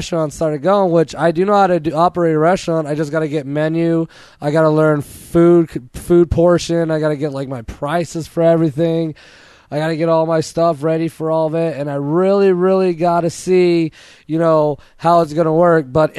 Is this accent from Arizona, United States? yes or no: yes; Tucson, Arizona, United States; born there; I was born in Tucson back in the 80s